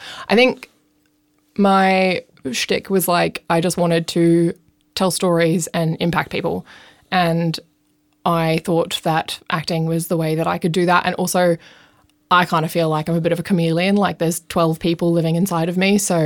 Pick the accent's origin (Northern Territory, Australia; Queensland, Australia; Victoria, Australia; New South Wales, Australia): Queensland, Australia; Noosa; I grew up in Noosa